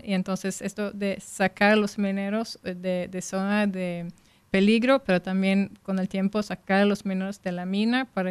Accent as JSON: {"language": "Spanish", "country": "Sweden", "said": "yo vengo de Suecia, ¿no?"}